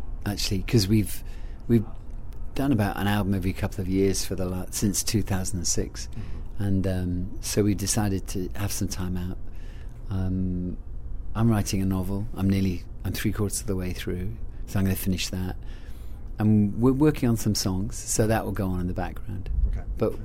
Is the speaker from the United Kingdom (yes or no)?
yes; England, United Kingdom; now in Los Angeles, United States; Because I live in LA, I'm American, as well as being English.